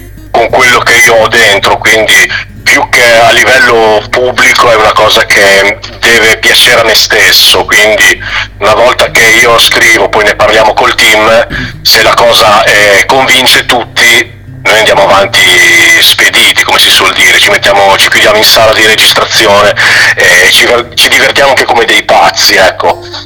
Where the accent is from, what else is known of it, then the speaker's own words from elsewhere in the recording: Modena, Emilia-Romagna, Italy; noi siamo, io sono di Modena